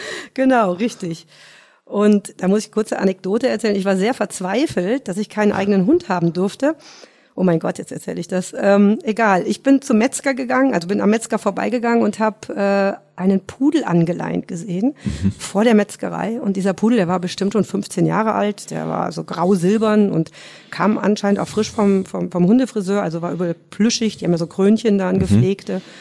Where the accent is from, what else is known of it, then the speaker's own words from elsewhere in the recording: North Rhine-Westphalia, Germany; now in Munich, Germany; Nee, ich komme aus Nordrhein-Westfalen.